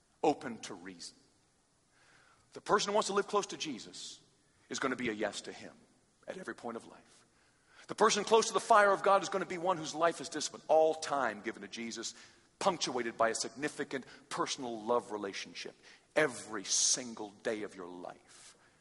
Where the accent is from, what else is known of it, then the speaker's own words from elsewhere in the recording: United States; Obey what? I'm an American. … I don't obey anybody.